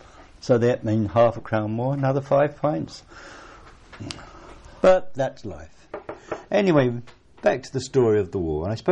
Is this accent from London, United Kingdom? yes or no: yes; London, United Kingdom; I was born on the Isle of Dogs in 1922 in a pub called the Builder's Arms. But I moved out of it when I was about 2 months old and spent the rest of my growing up in the Prince of Wales in Acne, down the River Lee